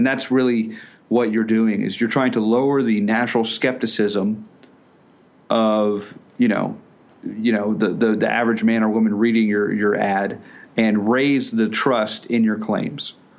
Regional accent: Florida, United States; So what I did was I grew up in Florida. I went fishing a lot, but I didn't know anything about it, you know.

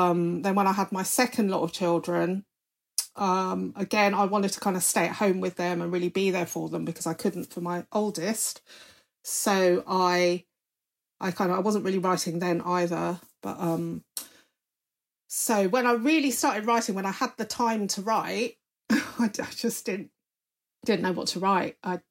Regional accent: England, United Kingdom; born there; also born or lived in Singapore; I was an expat because I was British. I was born in England.

